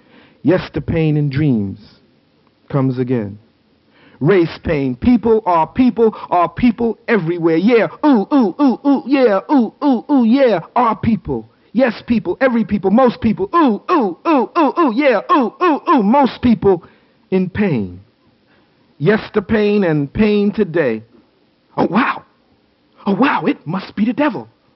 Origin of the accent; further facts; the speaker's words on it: Newark, New Jersey, United States; I come from Newark, New Jersey, which, you know, Buffalo might be a version of.